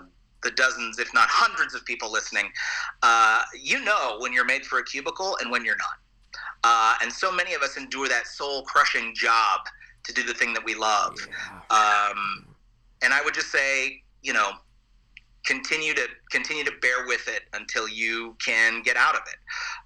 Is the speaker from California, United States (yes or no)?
yes; Fresno, California, United States; My hometown is Fresno, California, which is smack dab in the middle of the armpit of California.